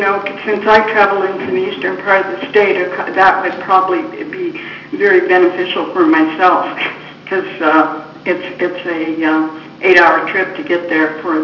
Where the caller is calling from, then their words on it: Fossil, Oregon, United States; I'm calling you from Fossil in downtown beautiful Wheeler County, Oregon.